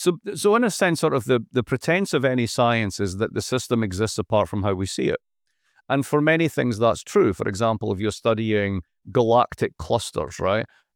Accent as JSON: {"language": "English", "town": "Dundee", "region": "Scotland", "country": "United Kingdom", "lives_now": "United States", "said": "I'm originally from Dundee in Scotland"}